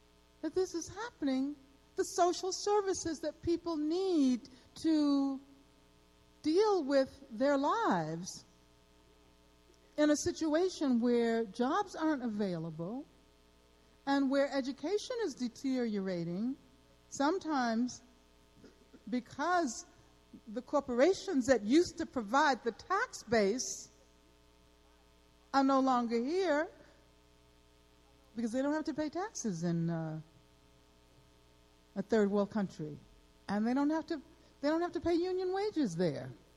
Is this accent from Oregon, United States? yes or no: no; Birmingham, Alabama, United States; You heard that I grew up in Birmingham, Alabama, right? When I was a child, Birmingham used to be a major steel production city.